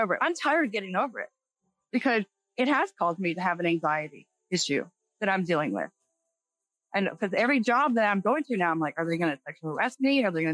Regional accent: United States; I'm on land. I have rights. I'm American.

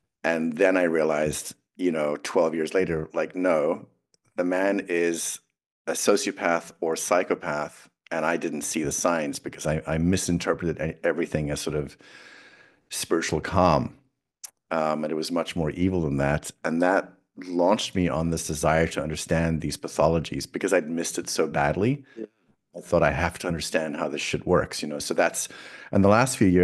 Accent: South Africa; I was born in South Africa a long, long time ago.

